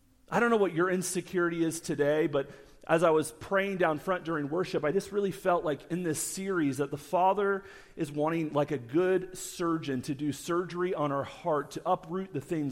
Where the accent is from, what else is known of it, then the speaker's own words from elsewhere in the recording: Florida, United States; So growing up in Florida, I had a deep love for Disney World.